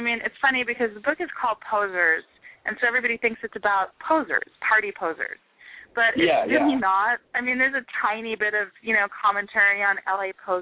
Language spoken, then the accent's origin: English; Philadelphia, Pennsylvania, United States; also born or lived in San Francisco, United States / Tokyo, Japan / Boston, United States; now in Los Angeles, United States; Yeah, I'm from Philly, born and raised in Philly